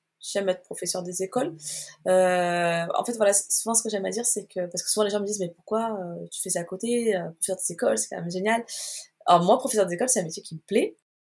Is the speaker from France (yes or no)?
yes; Marseille, Provence-Alpes-Côte d'Azur, France; Alors, je viens de Marseille. Je suis entre Aix-en-Provence et Marseille, oui.